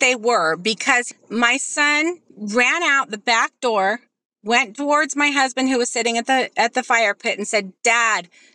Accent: Utah, United States; We are from Utah. We come, both sides of our family are hunters, gun owners.

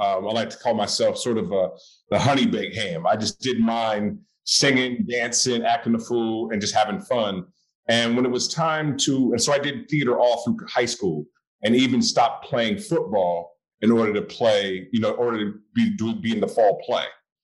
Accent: Oakland, California, United States; I wanted to get out and as far as I could from Oakland.

